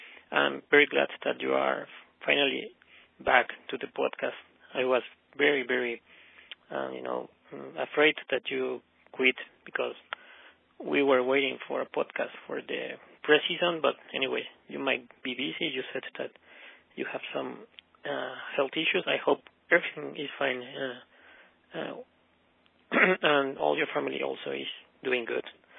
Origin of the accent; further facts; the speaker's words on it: Mexico; English is a second language; by the way … from Mexico.